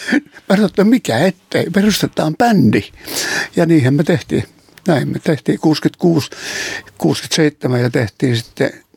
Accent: Kannus, Central Ostrobothnia, Finland; now in Kokkola, Finland; Ei, Kannuksesta olen lähtöisin. Sitten muutettiin Kokkolaan vuonna 60.

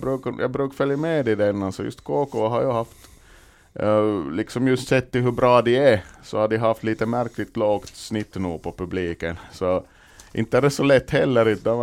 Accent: Malax, Ostrobothnia, Finland; Men jag är från Malax, jag jobbar mycket i Närpes.

